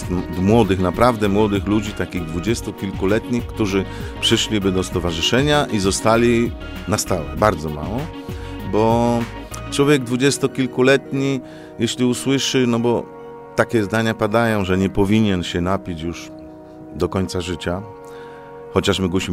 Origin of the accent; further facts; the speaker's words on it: Częstochowa, Silesian Voivodeship, Poland; jest piękne miasto, jestem rodowitym częstochowianinem i kocham swoje miasto.